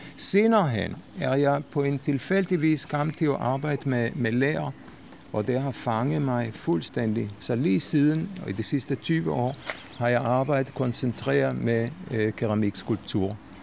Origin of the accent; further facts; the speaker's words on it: Jerusalem, Jerusalem District, Israel; Danish is a second language; jeg er født i Jerusalem, opvokset i Jerusalem, har uddannelse fra Bezalel Akademi, Kunstakademi i Jerusalem